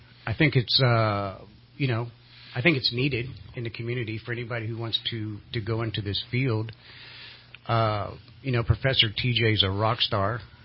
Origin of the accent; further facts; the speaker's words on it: Florida, United States; I'm originally from Florida. Moved up here.